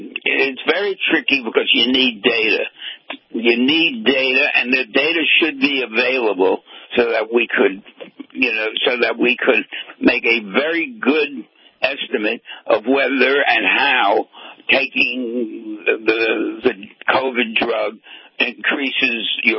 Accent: New York City, New York, United States; We're two New Yorkers.

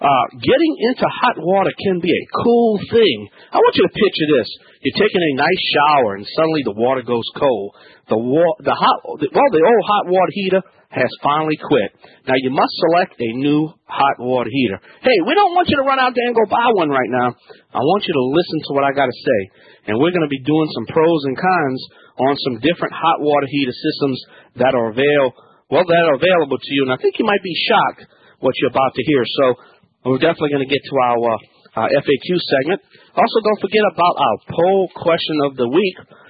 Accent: Louisiana, United States

